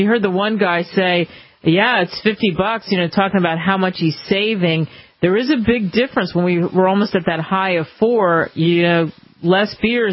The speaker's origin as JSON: {"language": "English", "region": "New Jersey", "country": "United States", "tie": "born or raised there", "moved": "yes", "lives_now": "Nebraska, United States", "said": "since I grew up in New Jersey, we didn't pump gas. It was illegal. You weren't allowed to pump gas. Not until I moved to Nebraska did I ever have anything to do with pumping gas."}